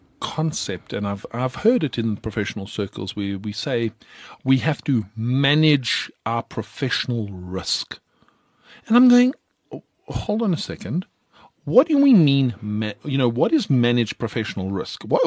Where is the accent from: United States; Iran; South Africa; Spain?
South Africa; I in fact take exception to the fact that as a South African CA, I am expected to uphold the highest standards of ethical behavior.